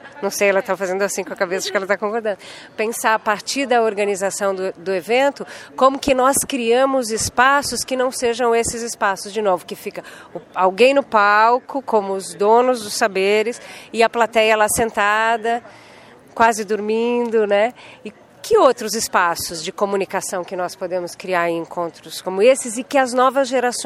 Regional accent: São Paulo, Brazil; now in Brasília, Brazil; Eu sou de Brasília, na verdade eu sou de São Paulo também, mas eu moro há 7 anos em Brasília

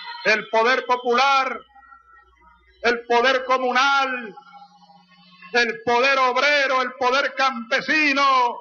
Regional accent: Sabaneta, Barinas, Venezuela; de Sabaneta, pues.

